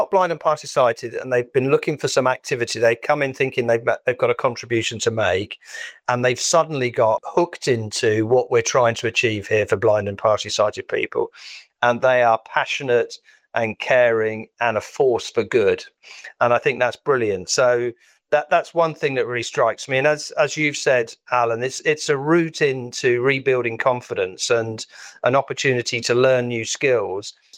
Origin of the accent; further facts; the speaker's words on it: East Midlands, United Kingdom; when I was a bit of a troublesome young person growing up in Northamptonshire